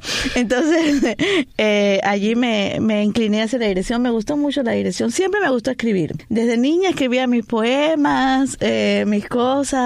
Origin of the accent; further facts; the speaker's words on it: Remedios, Villa Clara, Cuba; born there; moved away as an adult; also born or lived in Ecuador; Nací en Remedios.